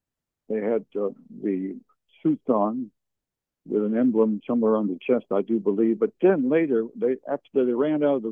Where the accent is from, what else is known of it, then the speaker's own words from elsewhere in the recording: Fredericton, New Brunswick, Canada; He was from my hometown where when I lived in New Brunswick, Canada, from Fredericton, New Brunswick. I lived there from 62 to 68.